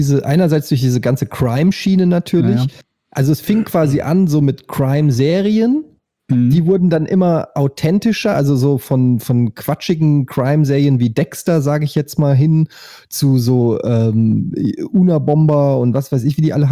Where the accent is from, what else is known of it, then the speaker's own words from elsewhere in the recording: Frankfurt, Hesse, Germany; Du weißt, ich komme aus Frankfurt.